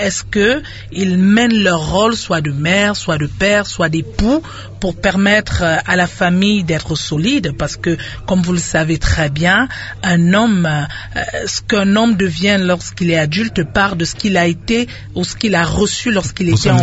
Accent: DR Congo; en tant que Congolais vivant au Congo, à aimer le pays.

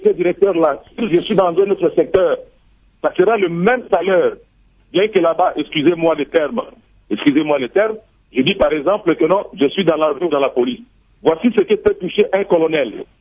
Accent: DR Congo; Nous sommes des Congolais. Ce pays nous appartient.

